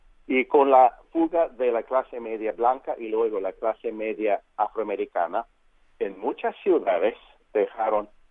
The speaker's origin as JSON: {"language": "Spanish", "town": "Los Angeles", "region": "California", "country": "United States", "tie": "born or raised there", "said": "O sea, es mi ciudad natal, aquí yo nací y estaba en llamas"}